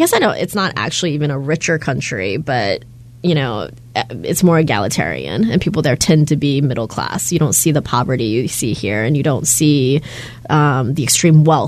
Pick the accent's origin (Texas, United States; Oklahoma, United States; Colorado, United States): Oklahoma, United States; Stillwater; maybe going back to your question of growing up in Oklahoma and my experience as a first generation American. When we lived in Stillwater